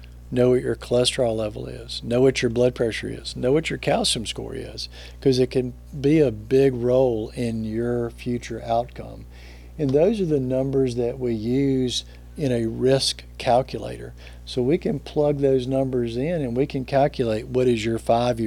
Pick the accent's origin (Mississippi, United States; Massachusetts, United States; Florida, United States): Mississippi, United States; Jackson; born there; So I was born in Jackson, Mississippi at St. Dominic's Hospital.